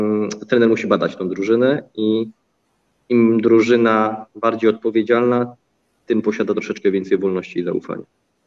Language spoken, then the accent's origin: Polish; Radzymin, Masovian Voivodeship, Poland; a pochodzę z Radzymina. Do Warszawy miałem około 30-40 kilometrów.